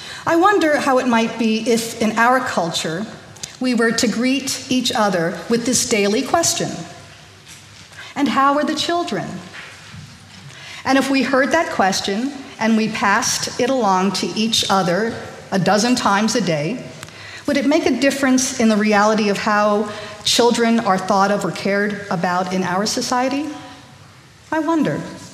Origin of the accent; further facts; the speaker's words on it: South Korea; born there; English is a second language; I was born in Korea, and my mother taught me, because she was a native of Korea. I guess if I was born in Korea, makes me kind of a native too.